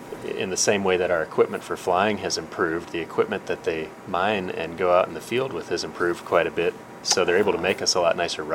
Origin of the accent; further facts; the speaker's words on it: Nome, Alaska, United States; Yeah, I was born in Nome in 1978, and my brother was born in Nome in 1980.